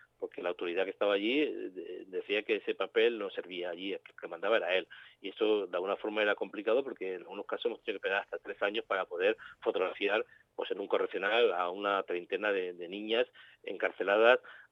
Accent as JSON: {"language": "Spanish", "country": "Spain", "said": "también es verdad que somos periodistas españoles"}